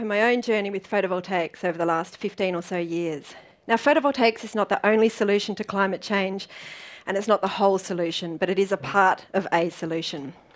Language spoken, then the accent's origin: English; Canberra, Australian Capital Territory, Australia; when I was in my hometown of Canberra